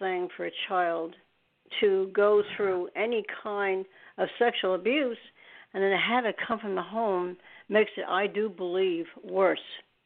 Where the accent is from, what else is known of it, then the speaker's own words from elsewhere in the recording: New York, United States; And that's why I talk so fast. Anyway, and I'm from New York.